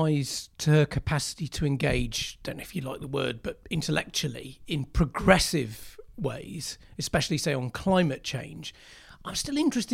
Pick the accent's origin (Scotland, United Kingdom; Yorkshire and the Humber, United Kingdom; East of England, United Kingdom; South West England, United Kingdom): Yorkshire and the Humber, United Kingdom; I was a child growing up in Yorkshire